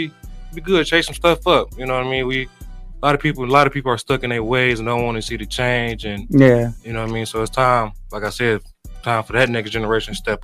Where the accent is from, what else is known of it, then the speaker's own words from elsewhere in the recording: Muskegon Heights, Michigan, United States; First of all, I was born and raised in Muskegon Heights.